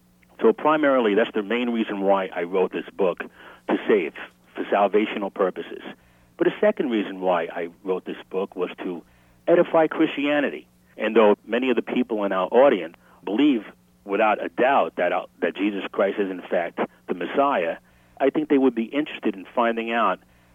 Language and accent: English; Brooklyn, New York, United States; I just turned 52 years old, and I was born in Brooklyn, New York. My parents are devout Roman Catholics, and I was raised in a Roman Catholic atmosphere.